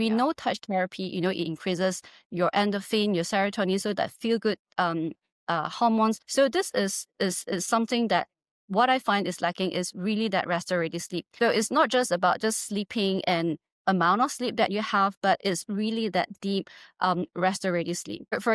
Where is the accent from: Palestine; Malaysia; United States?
Malaysia; because I'm Malaysian, right?